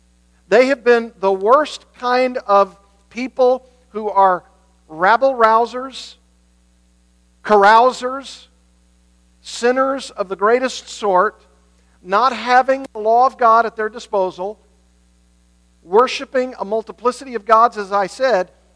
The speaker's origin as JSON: {"language": "English", "region": "the South", "country": "United States", "said": "You as in, because I'm from the South, y'all. Y'all."}